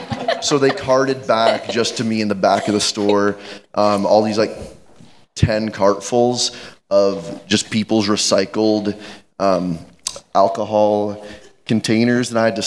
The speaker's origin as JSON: {"language": "English", "region": "Illinois", "country": "United States", "tie": "born or raised there", "said": "So when I grew up living in Illinois on the Iowa border, and so I worked in Iowa for my first job."}